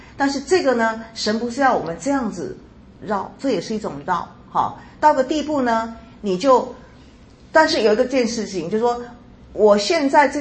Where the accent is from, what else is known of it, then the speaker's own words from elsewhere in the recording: Taiwan; 我发现我们台湾人还比较知道我们中国的历史